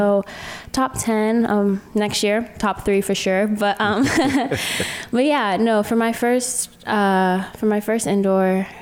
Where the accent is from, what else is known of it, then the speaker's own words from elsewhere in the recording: Loudoun, Virginia, United States; I'm from Northern Virginia. I'm from Loudoun, Virginia.